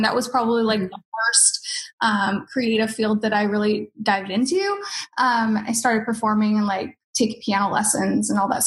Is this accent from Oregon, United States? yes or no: yes; Sandy, Oregon, United States; So the background is that I was born in Portland, but I grew up on like a little farm outside of Portland, like 45 minutes outside of Portland in a little town called Sandy.